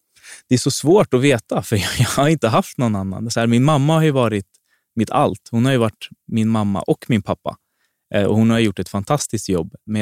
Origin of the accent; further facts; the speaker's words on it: Fittja, Stockholm County, Sweden; Men jag är född och uppväxt i Fittja. Det är en helt annan erfarenhet.